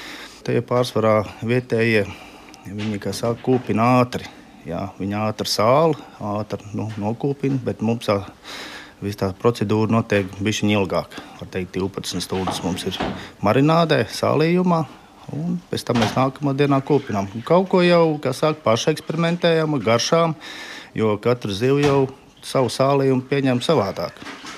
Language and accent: Latvian; Liepāja, Latvia; Nē, es esmu no Liepājas.